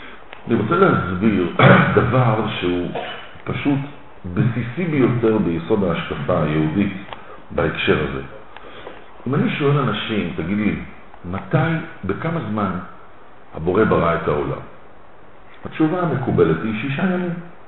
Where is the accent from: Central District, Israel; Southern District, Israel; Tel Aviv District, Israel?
Central District, Israel; Petah Tikva; אתה יודע שאצלנו בבית ספר, אני יליד פתח תקווה